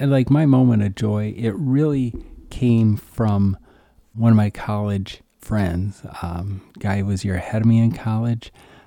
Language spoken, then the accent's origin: English; Monticello, Iowa, United States; running through my hometown, and just to see a picture of the football field from where I grew up is just, you know, kind of, I suppose maybe, is that like kind of a, gets me in touch with, you know, the fact that we're not going back to Iowa next weekend.